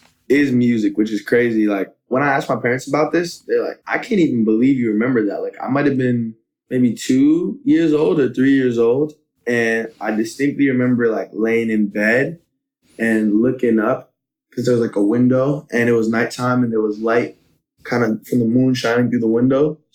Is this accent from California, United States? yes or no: yes; San Francisco, California, United States; born there; Yeah. So yeah, I was born in San Francisco, more specifically Lakeview.